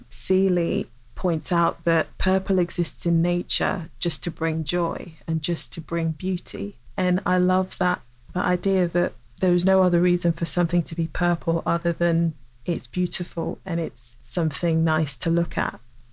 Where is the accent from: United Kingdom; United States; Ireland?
United Kingdom; England; I had to confront a lot of my own feelings around race as a dark-skinned black woman growing up in England, where that is not the standard of beauty.